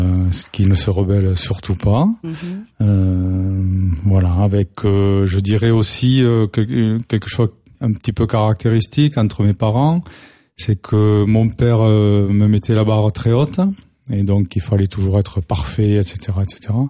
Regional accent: Grenade-sur-Garonne, Occitanie, France; Voilà, je suis toulousain pur sucre.

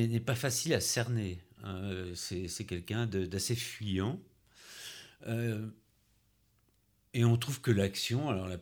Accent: Brest, Brittany, France; Oui, chez moi, à Brest.

